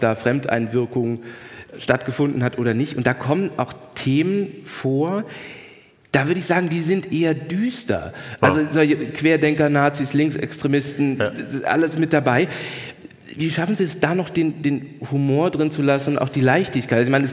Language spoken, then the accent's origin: German; Rhineland-Palatinate, Germany; ich komme aus der Pfalz. Bei uns ist das noch viel schlimmer. So wie wir sprechen, möchte keiner sprechen.